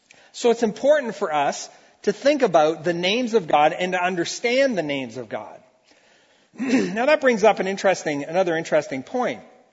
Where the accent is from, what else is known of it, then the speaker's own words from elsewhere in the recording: Brazil; And I grew up in Brazil, where I probably had more sticks and stones thrown at me than you probably did in your neighborhood